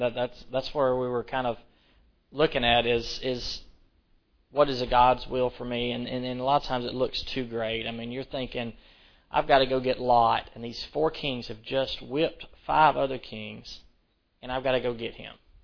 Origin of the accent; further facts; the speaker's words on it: Rockmart, Georgia, United States; I say Melchizedek. I don't know if it's because I'm from Brockmart or what, but that's how I say it.